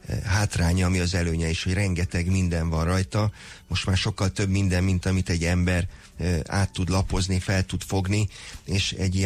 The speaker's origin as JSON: {"language": "Hungarian", "town": "Szerencs", "region": "Borsod-Abaúj-Zemplén", "country": "Hungary", "said": "Én magam szerencsről a Tokaj-hegyalja kapujából származom"}